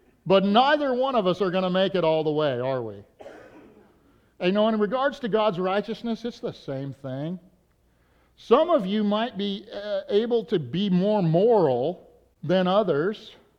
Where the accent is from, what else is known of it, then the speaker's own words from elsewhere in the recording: Idaho, United States; also born or lived in North Dakota; I was born in North Dakota, traveled all over the world, ended up in southeast Idaho, which is near where he met my mother, but not exactly the same town. And they raised me in a Christian home